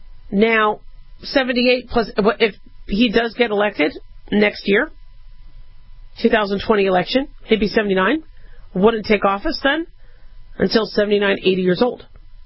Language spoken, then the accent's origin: English; Las Vegas, Nevada, United States; after having a heart procedure for a blocked artery in my hometown, Las Vegas, Nevada.